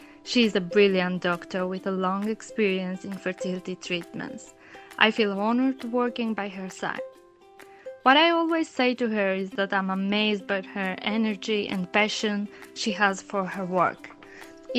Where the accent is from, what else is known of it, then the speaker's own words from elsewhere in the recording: Greece; English is a second language; moved away as an adult; also born or lived in Albania; now in United Kingdom; My family and I came to the UK 1.5 years ago. I actually have 2 nationalities, Greek and Albanian. I was born in Albania and grown up in Greece. Both are extremely beautiful countries located in Southeast Europe.